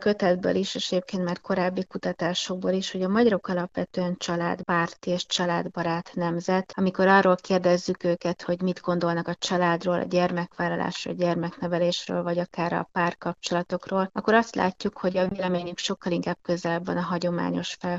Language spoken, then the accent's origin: Hungarian; Hungary; hogy azért ezzel nem csak mi magyarok vagyunk így